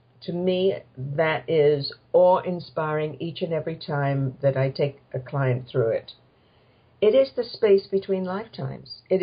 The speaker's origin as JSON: {"language": "English", "region": "England", "country": "United Kingdom", "tie": "born or raised there", "moved": "yes", "lives_now": "Canada", "said": "Well, growing up in England, you know, we do believe in things like fairies at the bottom of the garden and ghosts and stuff like that."}